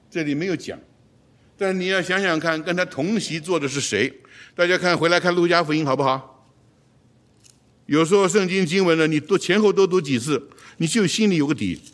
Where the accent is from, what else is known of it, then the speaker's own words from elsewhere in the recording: China; 我们中国人有个名词叫做送棍，有恶劣的律师。